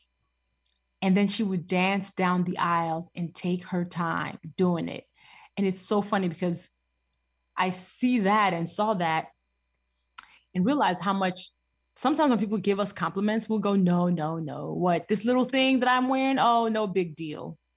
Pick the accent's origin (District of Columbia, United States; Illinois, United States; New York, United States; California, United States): Illinois, United States; Chicago; also born or lived in Nigeria; Coming to the United States at 9 was absolutely a culture shock. And then going to Chicago, where it's cold, absolutely shocked my system. But as kids do, we adapt. So, you know, Chicago has been home since.